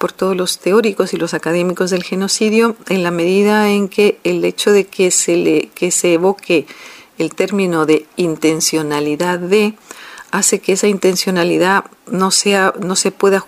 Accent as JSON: {"language": "Spanish", "country": "Guatemala", "said": "yo como guatemalteca y como persona implicada en que se haga justicia y que se sepa la verdad en nuestro país"}